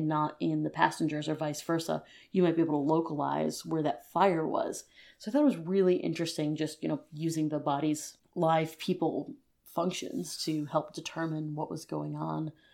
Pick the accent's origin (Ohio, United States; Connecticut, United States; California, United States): Connecticut, United States; So I'm from Connecticut. So it's right there.